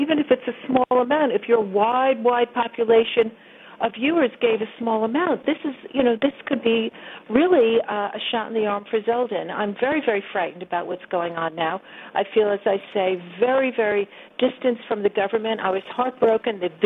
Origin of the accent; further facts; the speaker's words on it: New York, United States; You know, last night I was feeling completely disenfranchised as an American.